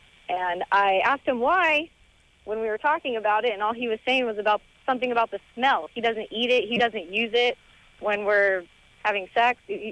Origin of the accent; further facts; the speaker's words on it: Riverside, California, United States; Southern California, right? But yes, right in Riverside.